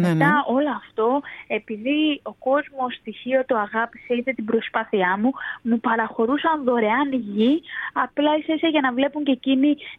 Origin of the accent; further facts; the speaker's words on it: Chios, North Aegean, Greece; Ήθελα πάρα πολύ να γυρίσω στη Χίο, στο νησί μου